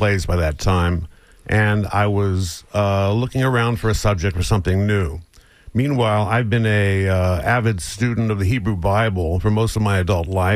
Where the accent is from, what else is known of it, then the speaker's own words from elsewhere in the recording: Tampa, Florida, United States; also born or lived in New England; I had spent almost 20 years in New England, though I was born and raised in Tampa, and so many of my plays were about the Northeast.